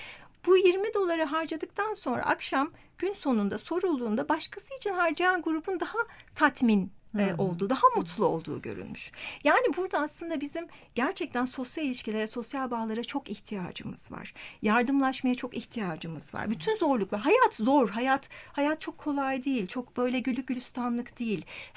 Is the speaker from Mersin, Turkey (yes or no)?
yes; Mersin, Turkey; Yok, hayır, Mersinliyim ben.